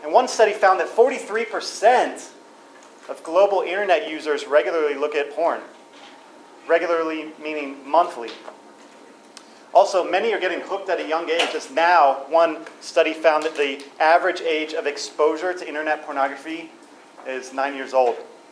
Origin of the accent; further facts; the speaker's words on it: Richmond, Virginia, United States; I hail from Richmond, Virginia. If you haven't heard of Richmond, Virginia, it's actually the third most tattooed city in the U.S.